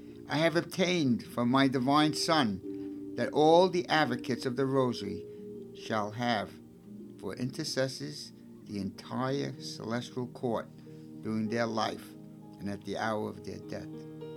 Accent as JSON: {"language": "English", "town": "Brooklyn", "region": "New York", "country": "United States", "said": "John Palmer's going to read it, because I'm from Brooklyn and I don't have good pronunciation."}